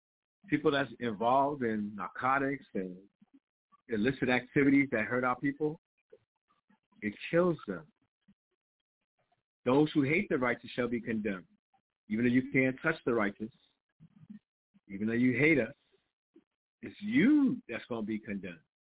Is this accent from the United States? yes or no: yes; Harlem, New York, United States; Like I said, I grew up in Harlem.